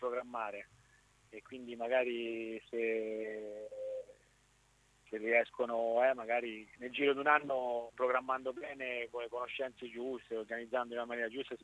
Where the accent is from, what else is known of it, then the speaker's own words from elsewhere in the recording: Marche, Italy; Piazza che io sono marchigiano, quindi è una piazza